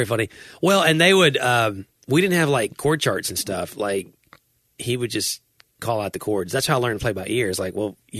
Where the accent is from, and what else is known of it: Nashville, Tennessee, United States; born or raised there